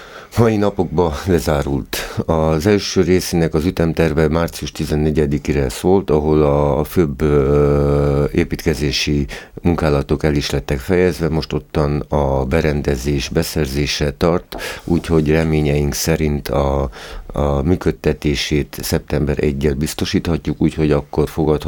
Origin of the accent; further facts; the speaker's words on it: Mura, Slovenia; akkor meg mindannyian muravidéki magyarok vagyunk